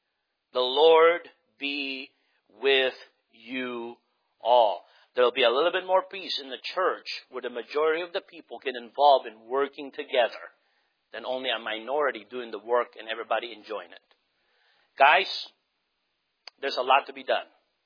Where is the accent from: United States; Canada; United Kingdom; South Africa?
United States; Americans, I love our being an American.